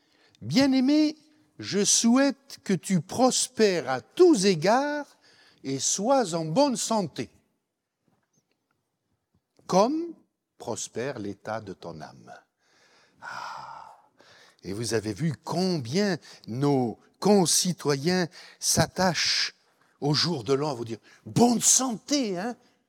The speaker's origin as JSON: {"language": "French", "town": "Marseille", "region": "Provence-Alpes-Côte d'Azur", "country": "France", "said": "J'enlève ma montre parce que je suis de Marseille."}